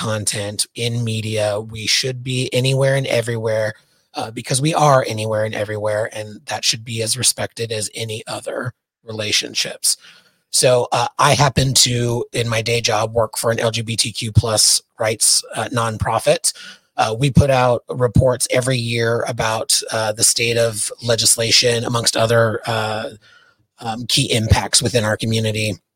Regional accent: Arizona, United States; We luckily, because I'm from Arizona, we have a really strong pro-equality governor there in Katie Hobbs.

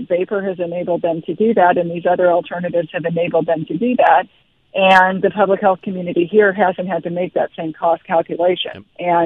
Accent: United Kingdom; also born or lived in United States; So people may not remember this, but I'm also British as well as American.

